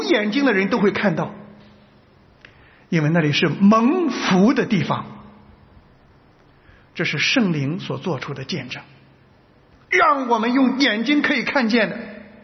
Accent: China; now in Australia; 我们是中国人？我们是华人？我们现在在哪里？我们在 Australia。 我那时候来澳洲的时候，

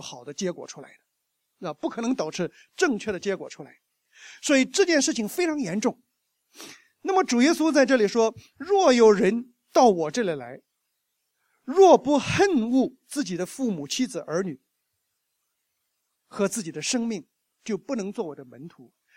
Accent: China; 所以我们中国人常常说入乡随俗

